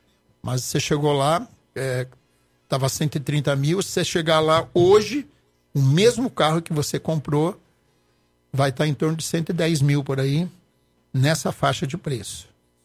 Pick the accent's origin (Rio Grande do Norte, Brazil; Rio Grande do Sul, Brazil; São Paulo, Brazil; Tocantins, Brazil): Rio Grande do Sul, Brazil; Cachoeira do Sul; born there; Lá onde eu nasci, Cachoeira, o Rio Jacuí está quase no limite.